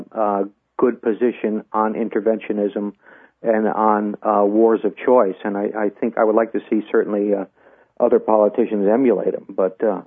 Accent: United States; I'm an American like you, and I believe our country is the best in the world in many ways

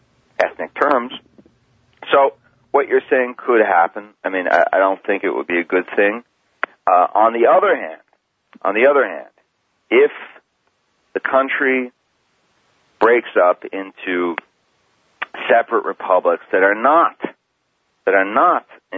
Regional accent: Brooklyn, New York, United States; I grew up in Brooklyn, so my whole experience at just being sort of socialized as a kid was that my friends were black, Hispanic, Jewish, you know, of German, Irish, you name it.

